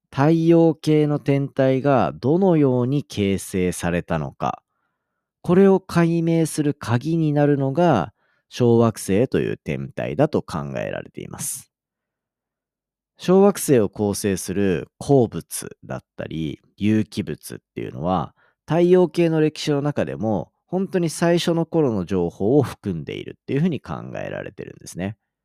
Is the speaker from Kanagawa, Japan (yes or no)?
yes; Kawasaki, Kanagawa, Japan; まあ僕は転勤族だったからなんか地元川崎とか言ったけど、その前に違うとこ住んでたりもしたし、その後違うとこ転校したりもしたしっていうんですけど、まあ川崎にいた頃に